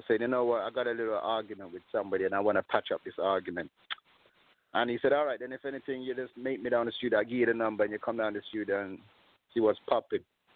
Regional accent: London, United Kingdom; also born or lived in Jamaica; I come from Northwest Tenhausen in England, London. Go and check out the stats for yourself. I lived in Jamaica for at least 23 years. That's how I got to know all these artists. My parents came from Nigeria, so I'm an African child.

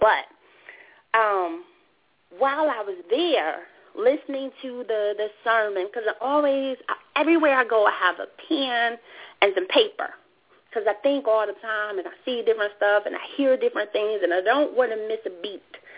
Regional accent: Macon, Georgia, United States; we get a call from her friend who's from my hometown, Macon, which is about maybe an hour from here.

